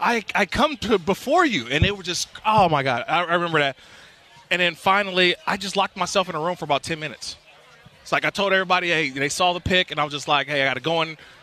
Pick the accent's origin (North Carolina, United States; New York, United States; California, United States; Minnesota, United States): California, United States; Oakland; Because I'm from the Bay Area. Right. I'm from Oakland, California.